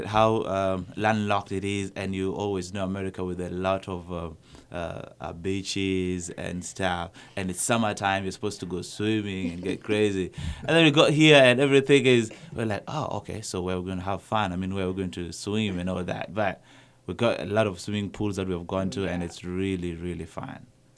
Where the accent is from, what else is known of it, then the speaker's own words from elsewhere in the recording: South Sudan; from South Sudan, a Mandela Washington Fellow.